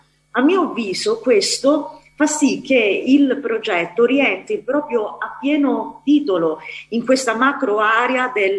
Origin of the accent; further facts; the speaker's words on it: Calabria, Italy; ma noi siamo calabresi, abbiamo la testa dura e andiamo avanti sempre